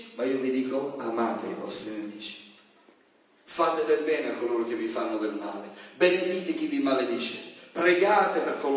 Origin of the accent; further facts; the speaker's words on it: Sicily, Italy; Io vengo dalla Sicilia.